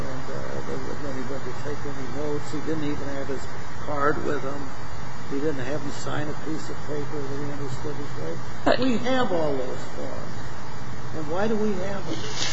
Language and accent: English; Los Angeles, California, United States; and I grew up in East L.A. So in Spanish, I understand.